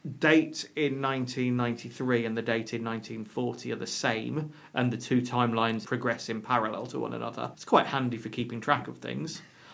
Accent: East Midlands, United Kingdom; We're from Northamptonshire, out in the sticks. We don't really understand the geography of London that well.

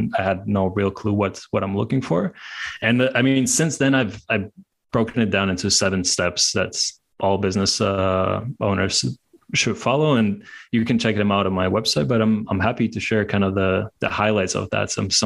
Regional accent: Latvia; now in Hungary; I'm 31. I'm from Latvia. I'm now based in Hungary.

